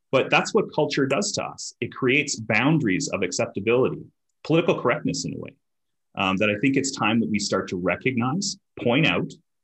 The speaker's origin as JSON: {"language": "English", "region": "Manitoba", "country": "Canada", "said": "Draw a Manitoban. I'm from Manitoba."}